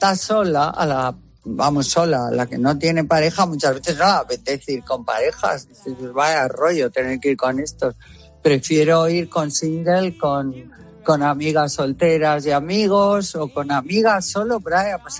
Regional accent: San Sebastián, Basque Country, Spain; tocan muchísimas canciones de cuando yo vivía en San Sebastián. Sabéis que yo soy de San Sebastián.

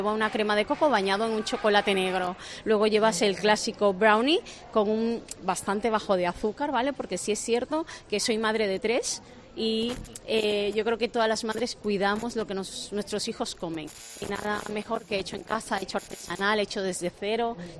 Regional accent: Venezuela; now in Spain; estar en un país como España, yo siendo venezolana

